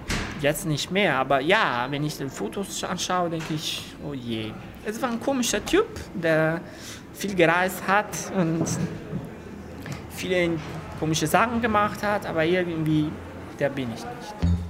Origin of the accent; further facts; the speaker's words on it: Italy; now in Germany; Ich habe meine Kindheit in meiner Geburtsstadt verbracht, in Italien.